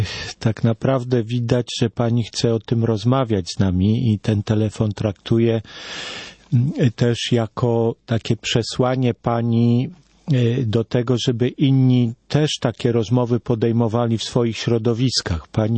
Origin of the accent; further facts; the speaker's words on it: Kalisz, Greater Poland Voivodeship, Poland; now in Warsaw, Poland; No ja tylko pracuję i mieszkam w Warszawie, pochodzę z Kalisza